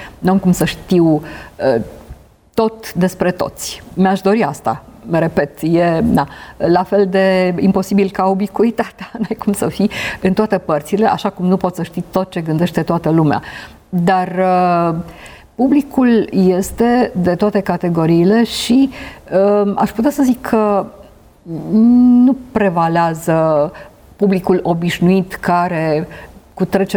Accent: Sibiu, Sibiu County, Romania; now in Bucharest, Romania; Eu sunt o sibiancă, cum să zic, cu valențe suplimentare. Deci pentru mine ca sibiancă e foarte important că e festivalul acolo.

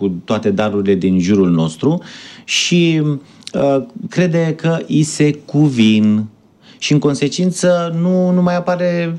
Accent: Romania; Dar se pare că suntem codași, noi ca români, și la capitolul acesta

